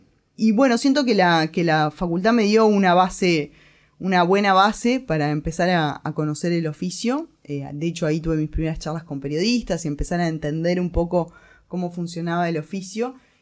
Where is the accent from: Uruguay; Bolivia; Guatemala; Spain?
Uruguay; Montevideo; De La Unión. Yo nací en La Unión y estuve ahí hasta que me independicé.